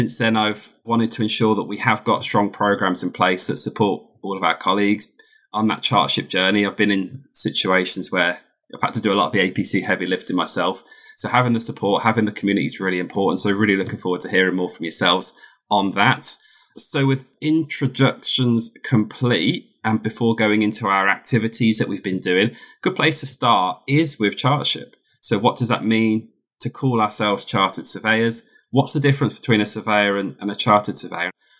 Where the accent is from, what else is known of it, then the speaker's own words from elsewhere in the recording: Birmingham, West Midlands, United Kingdom; accent: Brummie; I am based from Birmingham, the UK, so you may hear some lovely Brummy tones in my accent.